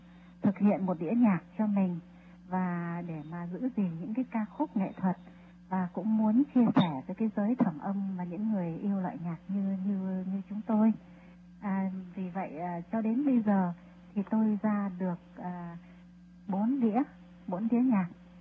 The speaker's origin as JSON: {"language": "Vietnamese", "town": "Hue", "region": "Thừa Thiên Huế", "country": "Vietnam", "said": "tôi là người Huế mà nhà tôi thì là người Bắc"}